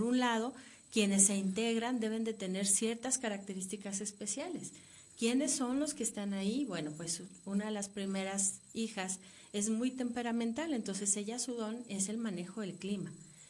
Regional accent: Mexico; hay muchas situaciones que para nosotros como mexicanos pues son muy equiparables

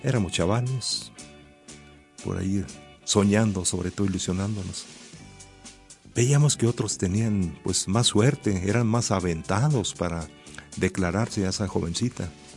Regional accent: Meoki, Chihuahua, Mexico; Y este nombre me trae gratos recuerdos allá en mi pueblito Meoki, Chihuahua.

